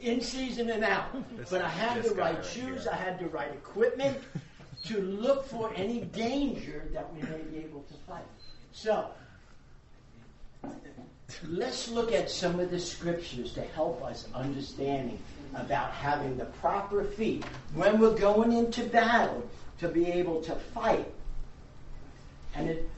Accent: New York, United States; No, I'm from New York.

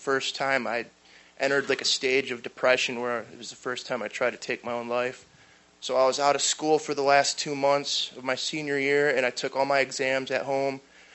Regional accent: Michigan, United States; I'm from Michigan. It's crazy because there's actually four seasons up there, you know.

